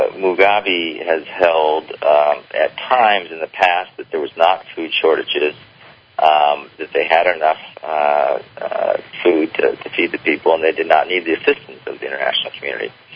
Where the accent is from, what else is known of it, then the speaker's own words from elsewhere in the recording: United States; But as an American, I think you should be proud